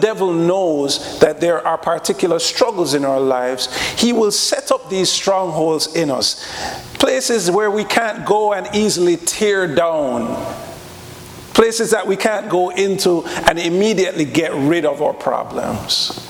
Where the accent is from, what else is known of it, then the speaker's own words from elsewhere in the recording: Jamaica; I'm from Jamaica